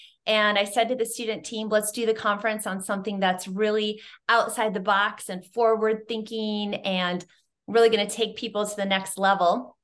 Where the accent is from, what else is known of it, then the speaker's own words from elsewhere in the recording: Iowa, United States; And I went to work for a division of a Fortune 500 company in my home state of Iowa.